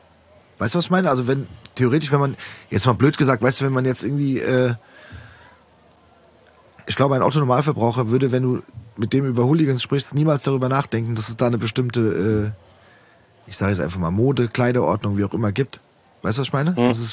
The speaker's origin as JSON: {"language": "German", "town": "Frankfurt", "region": "Hesse", "country": "Germany", "tie": "born or raised there", "said": "weil ich bin in Rödelheim groß geworden, wir hatten den Sporthöfle."}